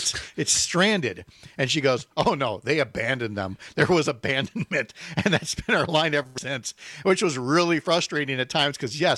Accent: Minnesota, United States; But I can tell you, growing up in Minnesota, you know, it's one of those where you're either just sitting, you're just dour

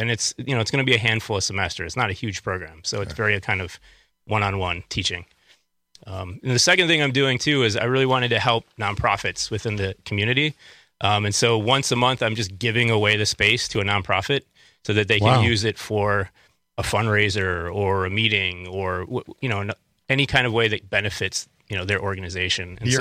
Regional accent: Madison, Wisconsin, United States; So, yeah, I'm from Madison. I grew up in that neighborhood.

